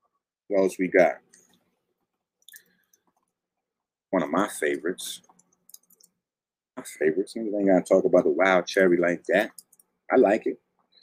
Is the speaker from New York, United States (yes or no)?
yes; Bronx, New York, United States; Like, my mind, I'm from the Bronx.